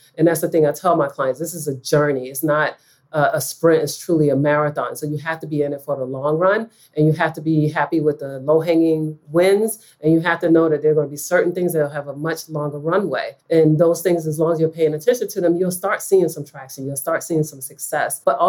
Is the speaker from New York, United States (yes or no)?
yes; New York, United States; now in California, United States; I'm from New York originally. So I look to see what New York is doing in California